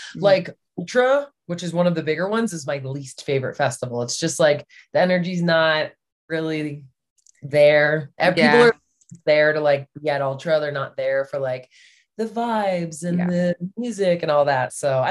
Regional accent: Delaware, United States; I grew up in Delaware, which is the first state. Some people don't know that. I've lived in a bunch of places.

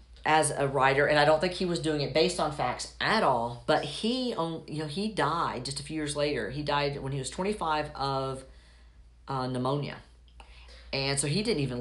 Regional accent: Atlanta, Georgia, United States; because I grew up in Atlanta, and I never heard anything negative about the Jewish community.

